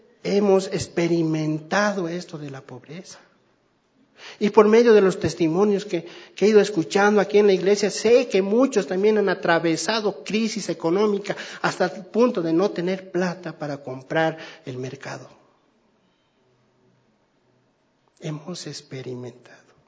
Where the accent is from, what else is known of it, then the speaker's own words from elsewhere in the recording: Chuquisaca, Bolivia; born there; Chuquisaca, en un pueblo, Tangamandapio, no mentira. He nacido ahí en un pueblito. Es lindo, me gusta mucho mi pueblo.